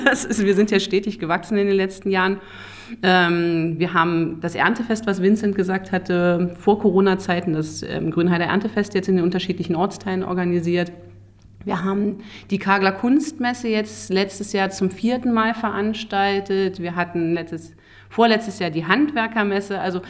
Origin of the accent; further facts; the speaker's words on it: Berlin, Germany; now in Kagel, Germany; Das war das Grundproblem, wenn man aus der Großstadt kommt. Also wir sind Berliner Pflanzen und sind nach Kagel gezogen.